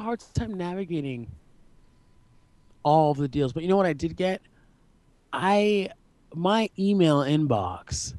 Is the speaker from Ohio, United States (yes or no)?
no; New York, United States; Trust Philadelphians. I'm from New York.